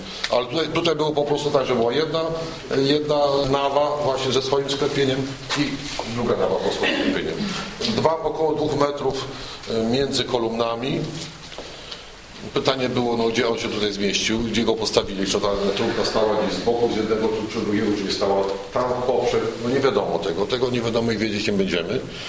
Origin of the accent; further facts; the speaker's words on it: Legnica, Lower Silesian Voivodeship, Poland; chociaż ja jestem z Legnicy. No, tam się urodziłem, tam chodziłem do szkoły, byłem chrzczony, byłem święcony, także jestem stamtąd